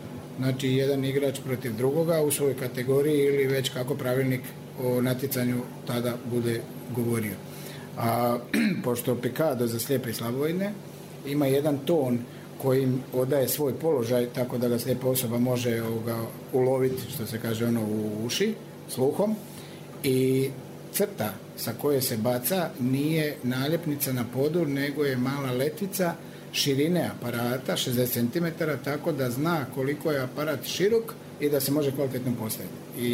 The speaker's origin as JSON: {"language": "Croatian", "town": "Sibinj", "region": "Brod-Posavina County", "country": "Croatia", "said": "inače sam iz Sibinja kod Slavonskog Broda"}